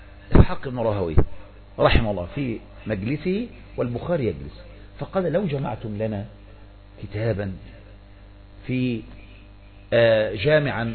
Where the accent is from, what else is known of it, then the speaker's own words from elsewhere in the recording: Taha al-A'mida, Minya Governorate, Egypt; موقع بلدتي وإليها ينسب طحا، وهي معروفة الآن بطحا الأعمدة التي تتبع مركز صملوط من مديرية المنيا.